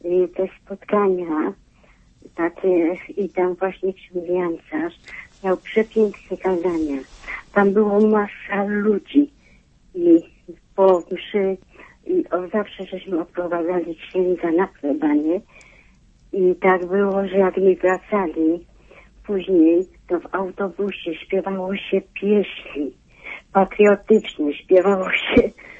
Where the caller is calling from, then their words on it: Kraków, Lesser Poland, Poland; Jestem z Krakowa, dzwonię.